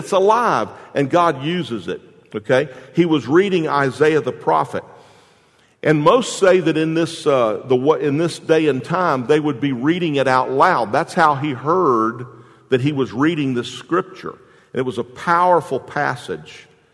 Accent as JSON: {"language": "English", "town": "Jacksonville", "region": "Florida", "country": "United States", "tie": "born or raised there", "said": "For me, I grew up in Jacksonville. I grew up in a single-parent home"}